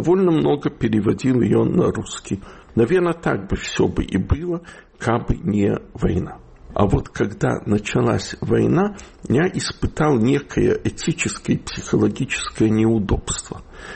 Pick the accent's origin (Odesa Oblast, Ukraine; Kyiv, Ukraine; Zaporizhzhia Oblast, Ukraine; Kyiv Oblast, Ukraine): Odesa Oblast, Ukraine; Odesa; accent: Chernivtsi dialect; also born or lived in Chernivtsi; а я вообще в Одессу понаехал из Черновцов, что правда, в возрасте 3 месяца меня привезли в Одессу, да, и говорю на черновицкой говирке